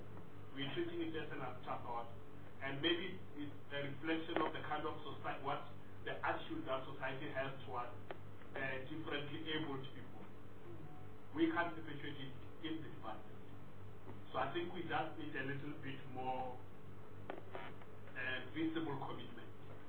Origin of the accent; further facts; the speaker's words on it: Limpopo, South Africa; I come from the Limpopo province, and I can tell you, schools don't have therapy.